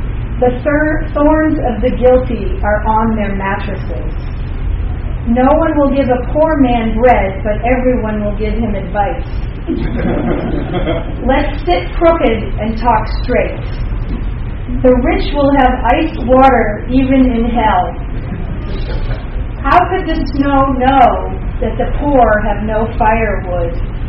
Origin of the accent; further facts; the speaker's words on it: Beirut, Beirut Governorate, Lebanon; Lebanon, you know, and coming and growing up during the civil war in Beirut. And I would say because I grew up in the Armenian community